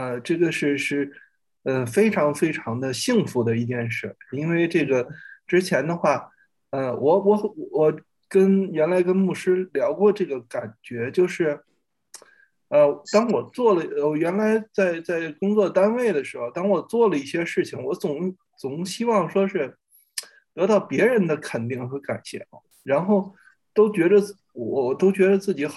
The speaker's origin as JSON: {"language": "Chinese", "region": "Beijing", "country": "China", "said": "我们来自大陆北京啊。"}